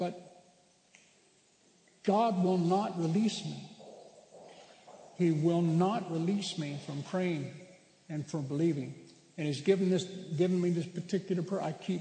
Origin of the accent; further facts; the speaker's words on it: Bakersfield, California, United States; this is a couple that pastor in my hometown of Bakersfield